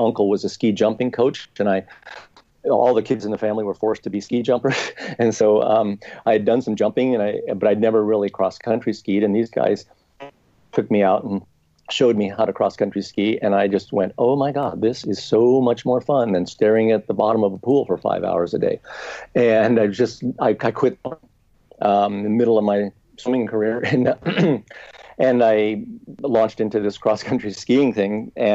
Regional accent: Boulder, Colorado, United States; But my background was, as Emily said, growing up in Boulder, Colorado in the 60s, which was a fairly rebellious time.

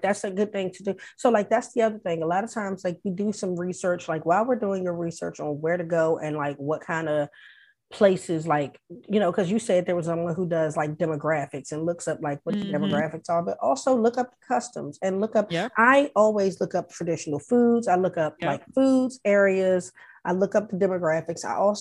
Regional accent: United States; the fact that we're American, traveling while Black American was definitely something

